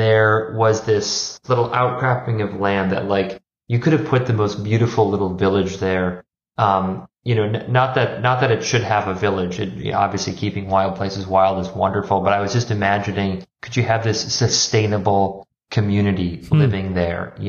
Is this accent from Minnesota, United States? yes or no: yes; Minnesota, United States; also born or lived in Wisconsin / Rome, Italy; Well, I grew up in Minnesota. I was a son of a nurse. My mom's a cancer nurse. My dad is a firefighter. I went to school in the neighboring state of Wisconsin